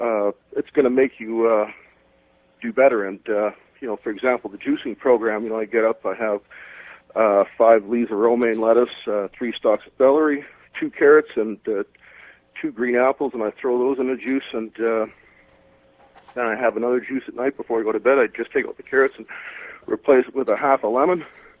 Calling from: Calgary, Alberta, Canada; Yeah, I'm calling from Calgary, Alberta.

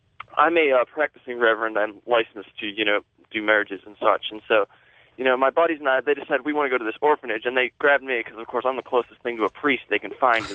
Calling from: Cleveland, Ohio, United States; I'm calling from Cleveland, Ohio.

